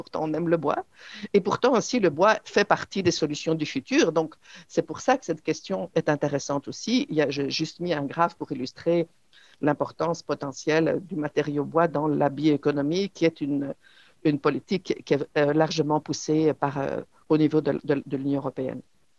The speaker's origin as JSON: {"language": "French", "country": "Belgium", "said": "Et voici les résultats d'une étude qui a été menée chez nous en Belgique"}